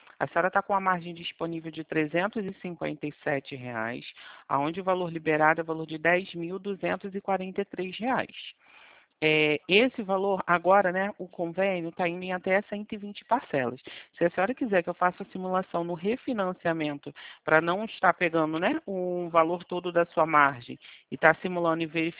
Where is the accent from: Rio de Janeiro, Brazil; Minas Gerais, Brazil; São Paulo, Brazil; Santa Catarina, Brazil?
Rio de Janeiro, Brazil; eu sou aqui do Rio mesmo, centro do Rio.